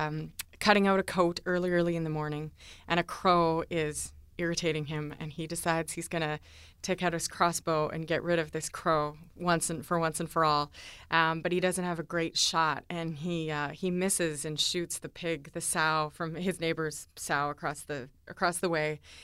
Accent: Vancouver, British Columbia, Canada; he was at one point the mayor of North Vancouver, and I'm from Vancouver.

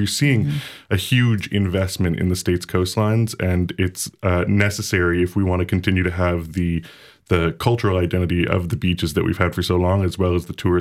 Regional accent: Florida, United States; now in St. Petersburg, United States; I'm a sixth-generation Floridian, born and raised in Brevard County, just down the coast.

